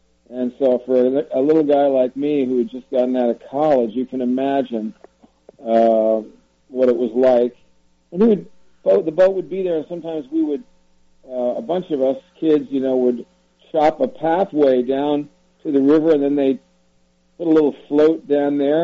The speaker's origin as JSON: {"language": "English", "country": "United States", "said": "I am not either left-wing or right-wing. I'm an American"}